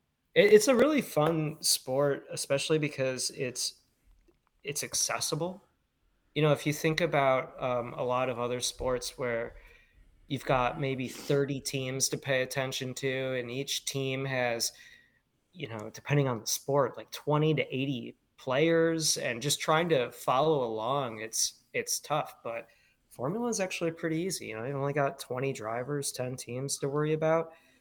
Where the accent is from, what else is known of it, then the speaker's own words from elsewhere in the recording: Detroit, Michigan, United States; Well, I grew up in Detroit, so a lot of my family has worked in the car industry. So cars and motorsports has just always been part of life. But growing up in the US, you know, of course, F1 just isn't as popular here.